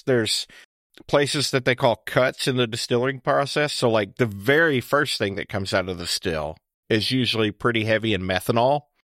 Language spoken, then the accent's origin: English; Kentucky, United States; That's just because I grew up here in Kentucky, and that's kind of what I had access to.